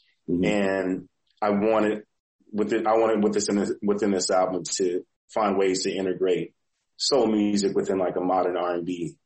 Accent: Texas, United States; also born or lived in Atlanta; So I was born in Atlanta, Georgia, and my parents subsequently moved to Texas.

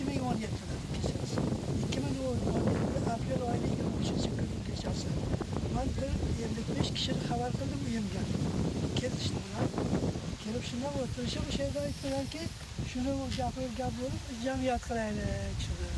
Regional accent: Kabul, Afghanistan; also born or lived in Anqoy; Biz 2-3 sinfda o'qib, Kobulga kelib qoldik keyin. Kobulda bo'lsa o'sha qolib ketdi, yana o'sha oxirgacha men Kobulda edim. Yana kelib 1982-yilda bu yerga Nyu-Yorkdan o'zimga tashildim.

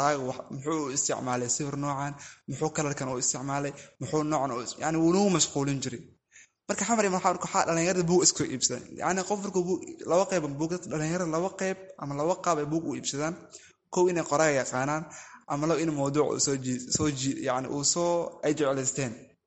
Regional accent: Kenya; asalkii waxaan ka imaaday reer Kenya ahay, dadka dhalinyarada qaxootiga wax ku soo bartaa ahay.

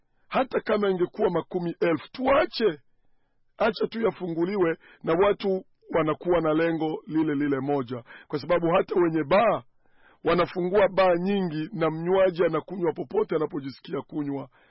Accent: Tanzania; kule kwetu Tanzania

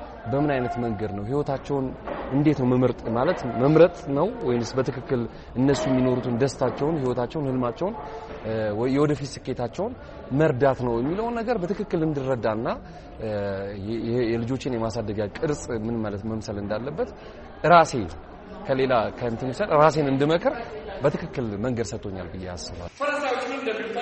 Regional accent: Addis Ababa, Ethiopia; እኔ ከተማ ነው ያደኩት፣ 4 ኪሎ አካባቢ ነው ያደኩት። ግን አሁን ወጥቼ አያት አካባቢ የሚባል ሰፈር ነው የምኖረው

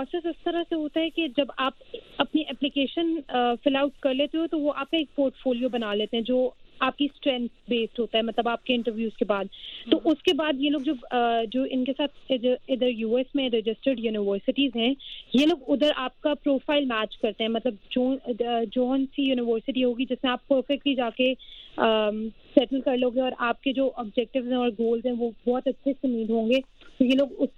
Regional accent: Azad Kashmir, Pakistan; मैं कश्मीर से हूँ

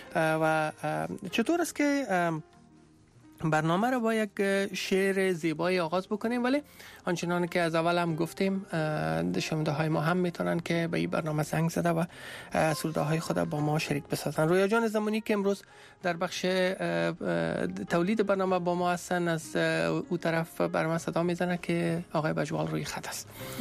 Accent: Afghanistan; moved away; زمانی که ما از افغانستان آمدیم

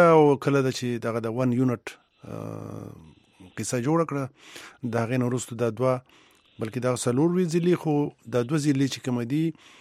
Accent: Peshawar, Khyber Pakhtunkhwa, Pakistan; moved away; زه خپل د پېښور نه بهر یم ډېره موده وشوه

